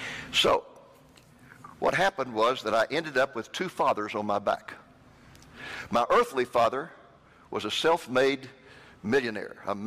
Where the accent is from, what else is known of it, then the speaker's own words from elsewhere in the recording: Waco, Texas, United States; I grew up in Waco, Texas.